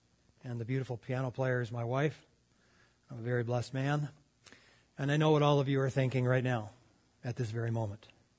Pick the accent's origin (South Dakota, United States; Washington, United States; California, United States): South Dakota, United States; I was raised in South Dakota, and I used to commute back and forth from South Dakota to where I went to college in Tulsa, Oklahoma.